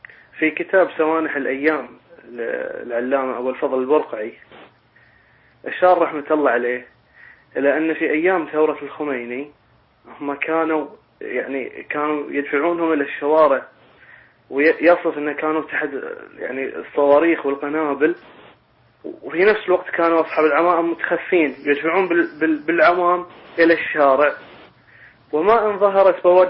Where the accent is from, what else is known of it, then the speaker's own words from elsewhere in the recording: Bahrain; فلازم يعني الرافضة اللي عندنا في البحرين